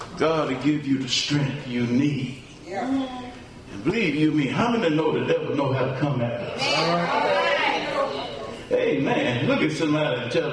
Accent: Germany; I grew up over in Germany.

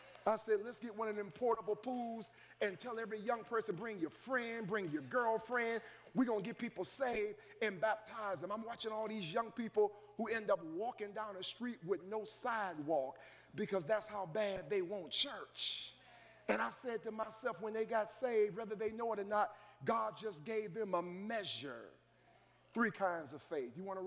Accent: Cleveland, Ohio, United States; I'm from Longwood. They tore Longwood down. I rode past Longwood.

